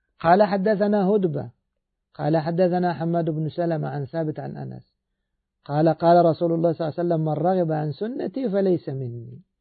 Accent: Egypt; لما نزلنا بلادنا مصر

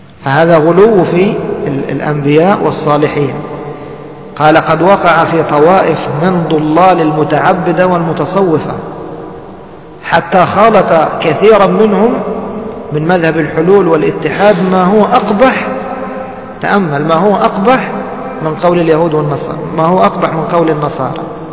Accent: Egypt; وهذا مشهور عندنا في مصر

